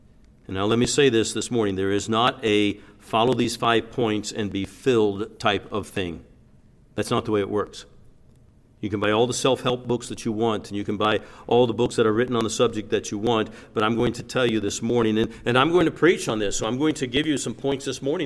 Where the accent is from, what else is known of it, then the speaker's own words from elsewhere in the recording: United States; before I'm an American, I'm a Christian